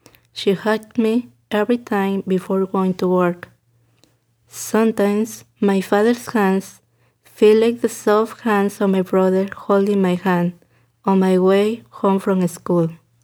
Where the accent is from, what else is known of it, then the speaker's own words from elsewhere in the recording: Mexico; I'm from Mexico